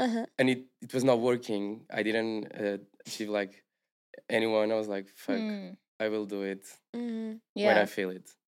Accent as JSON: {"language": "English", "region": "Lisbon", "country": "Portugal", "said": "Yeah, I'm from Lisbon."}